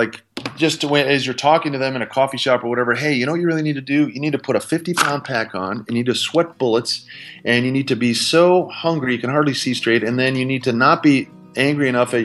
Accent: Minnesota, United States; Yeah, I grew up in a frosty little place called Minnesota.

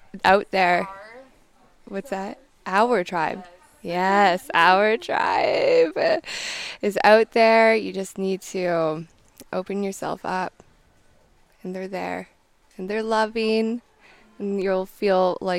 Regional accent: Vancouver, British Columbia, Canada; I'm from Vancouver, Canada.

